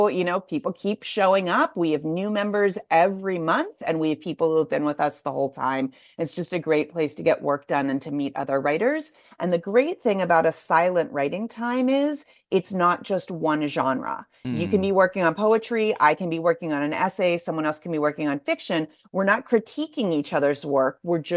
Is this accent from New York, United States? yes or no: no; Pittsburgh, Pennsylvania, United States; I grew up in Pittsburgh. So I was a 16-year-old girl in Pittsburgh in the 90s.